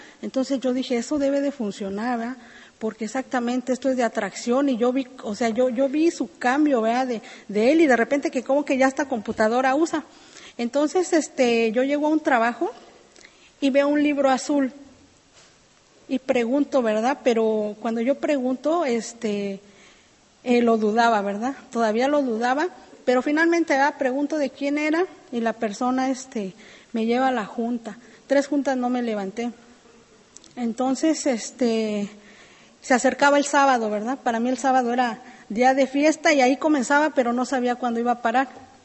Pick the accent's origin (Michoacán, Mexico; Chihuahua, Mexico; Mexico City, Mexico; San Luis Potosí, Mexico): Mexico City, Mexico; now in Atlanta, United States; Yo soy de México, del Distrito Federal, y radico aquí en Atlanta, ¿verdad?